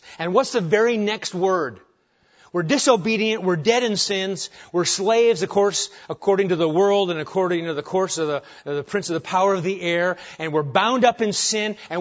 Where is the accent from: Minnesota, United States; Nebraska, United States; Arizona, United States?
Nebraska, United States; And I'm from Nebraska, so there.